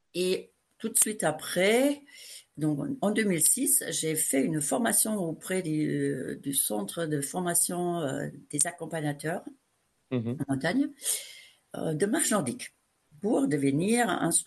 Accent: Germany; French is a second language; Je viens d'Allemagne, donc j'ai un diplôme d'État allemand.

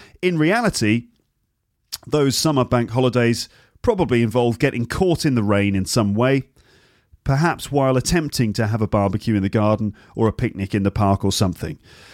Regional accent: England, United Kingdom; I'm from England

